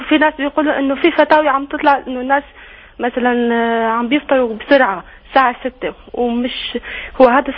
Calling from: Norway; Arabic is a second language; يا شيخ أنا بحكي من النرويج.

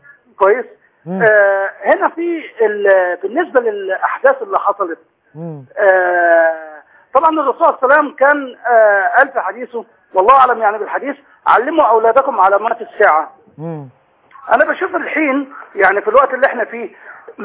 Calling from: Saudi Arabia; لا أنا بكلمك من السعودية

